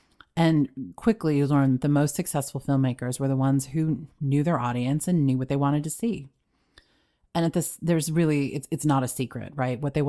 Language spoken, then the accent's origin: English; Detroit, Michigan, United States; moved away as an adult; now in Los Angeles, United States; When I moved from Detroit to LA a long time ago, I worked as an assistant at Dick Clark Productions.